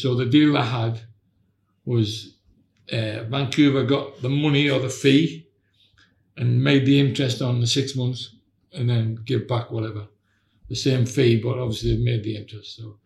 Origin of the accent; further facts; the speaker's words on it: Newcastle, North East England, United Kingdom; I said, I'm from Newcastle. He said, in England. I said, yeah.